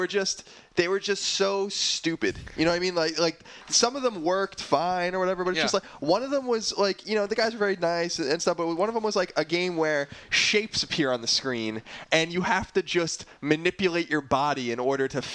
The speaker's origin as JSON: {"language": "English", "town": "Long Island", "region": "New York", "country": "United States", "said": "He's like, where are you from, brother? I'm like, Long Island, New York."}